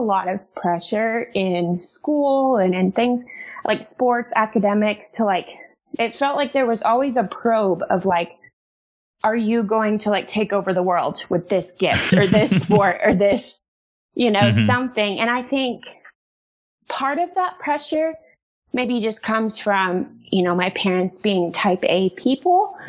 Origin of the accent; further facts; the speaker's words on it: Detroit, Michigan, United States; But, I really loved growing up in Detroit. It was a really diverse upbringing, I felt like.